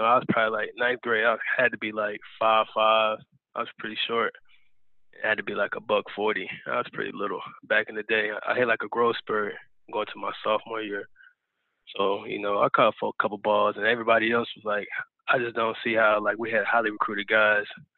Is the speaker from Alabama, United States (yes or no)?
yes; Hobson City, Alabama, United States; also born or lived in Anniston; Okay, I'm from Anniston, Alabama, really Hobson City, Alabama. It's a small city inside of Anniston on the outskirts. You know, I was kind of like born and raised in that area.